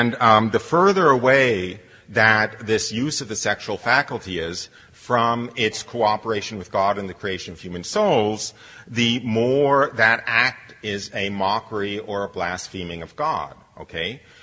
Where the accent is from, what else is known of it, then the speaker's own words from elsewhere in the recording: United States; which I'll just speak as an American